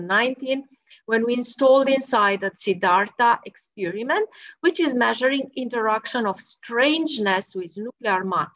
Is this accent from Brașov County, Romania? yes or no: yes; Brașov, Brașov County, Romania; born there; English is a second language; I was born in Romania. So that's Romania, actually in the center, very center of the country, a very beautiful town, which is called Brașov.